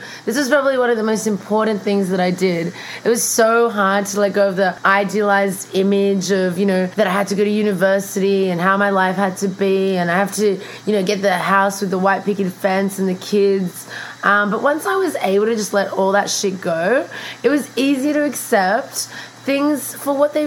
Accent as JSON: {"language": "English", "country": "Australia", "tie": "born or raised there", "also_born_or_lived": "Russia", "second_language": "English", "said": "I was bullied in school because I moved from Russia. I grew up in Australia, but when I moved there, I was about 2 years old and couldn't speak any English"}